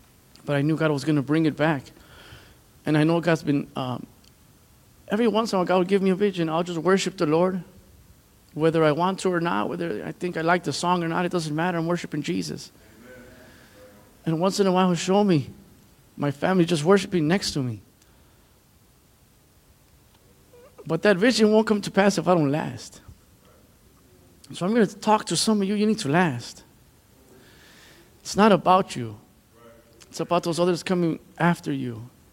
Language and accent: English; Chicago, Illinois, United States; now in Milwaukee, United States; I'm from Chicago, the great city of Chicago, the greatest city in the world.